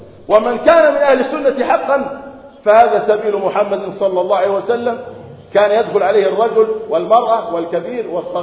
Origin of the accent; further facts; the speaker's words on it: Gaza Strip, Palestine; يعني احنا من غزة نتعصب لغزة